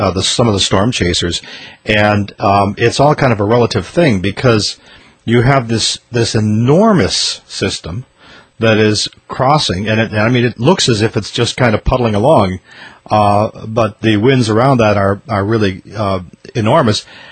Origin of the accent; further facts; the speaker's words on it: Minnesota, United States; also born or lived in Wisconsin; I grew up in the Midwest, in Minnesota, Wisconsin, where there were plenty of tornadoes.